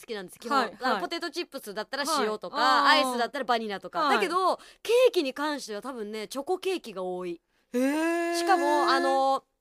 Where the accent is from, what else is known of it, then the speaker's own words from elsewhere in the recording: Kansai, Japan; あの私自身も関西なんですけれども